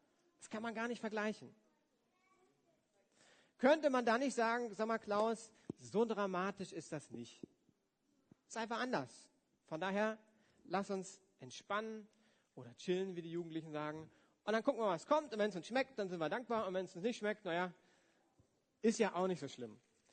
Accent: West Germany, Germany; Ich komme ja aus dem Westen, von daher haben wir auch geschickt

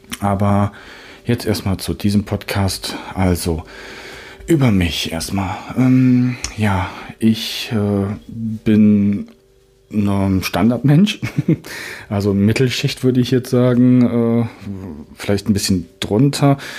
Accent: Düsseldorf, North Rhine-Westphalia, Germany; now in Fulda, Germany; ich bin 39 Jahre, spätdiagnostizierter Autist und gebürtig aus Düsseldorf. Aktuell lebe ich in Hessen in der Nähe von Fulda

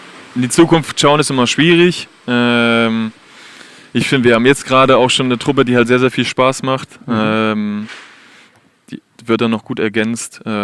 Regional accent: Bremen, Germany; Hab aber in Bremen nachher meine Schule zu Ende gemacht und sehe mich so ein bisschen als Bremer, weil ich auch großer Werder Bremen-Fan bin.

